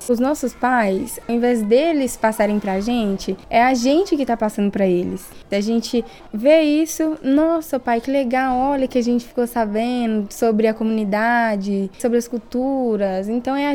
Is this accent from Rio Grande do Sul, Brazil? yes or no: no; Pinhões, Minas Gerais, Brazil; sou de Pinhões, é uma comunidade quilombola. Então eu tenho aquela coisa de falar que eu sou quilombola.